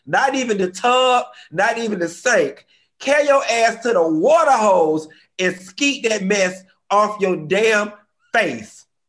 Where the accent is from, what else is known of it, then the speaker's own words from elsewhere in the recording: Miami, Florida, United States; I'm from Miami, and the Haitian and the Jamaican ladies at the lounge, they be putting that bleach and stuff on their queen, looking like a damn glow worm.